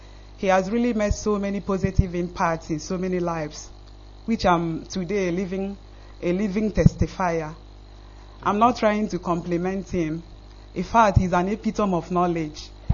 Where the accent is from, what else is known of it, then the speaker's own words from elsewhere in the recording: Imo, Nigeria; I come from Ami Ikenolo, local government of Imo State, Biafra land.